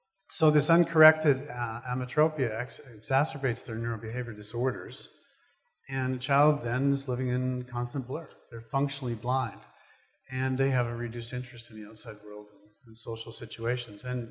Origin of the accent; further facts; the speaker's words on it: Calgary, Alberta, Canada; I'm from Calgary, Alberta. I trained in California.